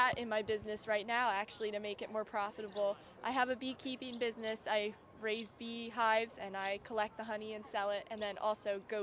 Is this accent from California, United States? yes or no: no; Delaware, United States; And we're from Delaware, so it's a short drive.